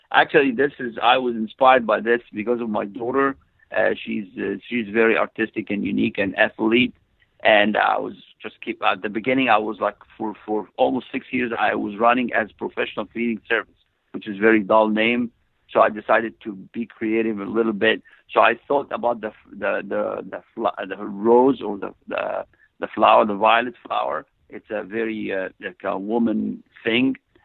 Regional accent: Egypt; English is a second language; moved away as an adult; And I'm originally from Egypt. I came here in 1995.

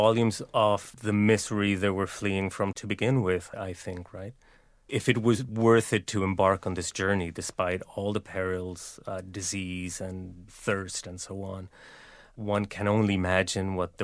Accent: Sweden; first language Spanish; English is a second language; also born or lived in Argentina / England; now in New York, United States; And I grew up in Sweden. We spoke Spanish at home, but I spoke Swedish out in the world. And I think that's actually how I got English. Then we all moved back to Argentina, but I decided that I wanted to live in England, where I moved, and then came to New York almost 20 years ago now.

